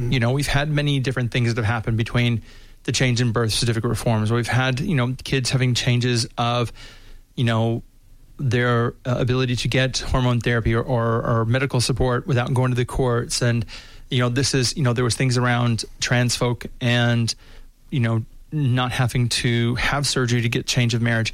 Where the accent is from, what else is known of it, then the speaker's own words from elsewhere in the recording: United States; And I can say this because I'm an American.